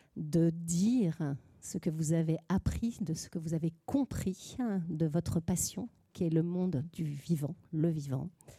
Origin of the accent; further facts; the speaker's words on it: Brittany, France; Par chez nous, dans le Finistère, sur une île